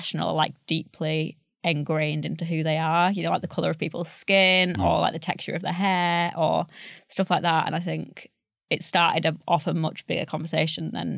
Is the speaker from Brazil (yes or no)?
no; Yorkshire and the Humber, United Kingdom; accent: Yorkshire; So I lost, at that point, I lost my Yorkshire accent completely because I was surrounded by all these people with these, like you say, perfect pronunciation and really nice voices.